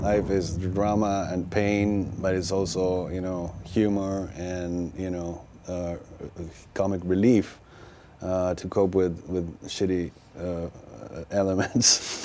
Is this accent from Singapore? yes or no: no; Argentina; I grew up in Argentina, but I grew up watching all kinds of movies and a big amount of American movies.